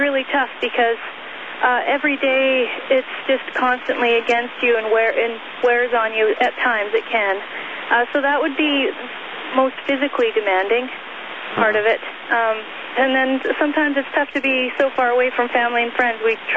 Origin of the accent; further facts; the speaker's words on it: Provost, Alberta, Canada; In Provost, Alberta.